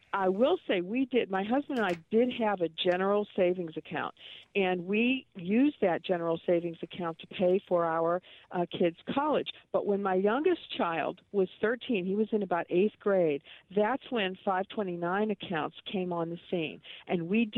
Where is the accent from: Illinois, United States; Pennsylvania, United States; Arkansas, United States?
Pennsylvania, United States; Pittsburgh; now in Washington, D.C., United States; No. Originally, I'm from Pittsburgh.